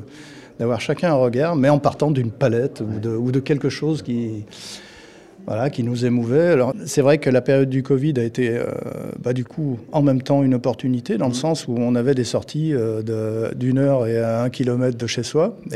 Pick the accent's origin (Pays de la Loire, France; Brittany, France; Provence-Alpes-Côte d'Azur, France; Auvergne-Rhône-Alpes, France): Auvergne-Rhône-Alpes, France; Alors, on vient de la vallée du Rhône, tous les deux, donc pas très loin de Vienne.